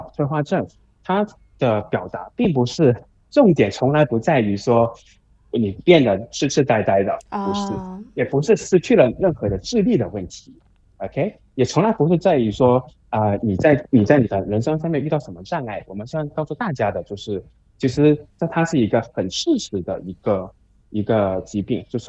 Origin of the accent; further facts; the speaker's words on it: Hong Kong; 我是来自香港，然后呢，我的父母是来自于上海，就是在中国大陆的。